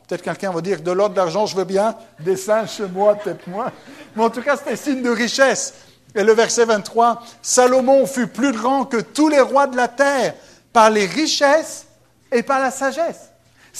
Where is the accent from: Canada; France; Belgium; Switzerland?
Switzerland; comme je suis suisse, et puis que là, l'église était à côté de la Suisse